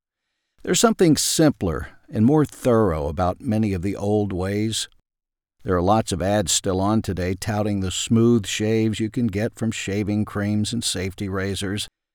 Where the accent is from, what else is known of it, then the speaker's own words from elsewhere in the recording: Ashdown, Arkansas, United States; As a child growing up in Ashdown, Arkansas, I would watch them lather up the soap with their brush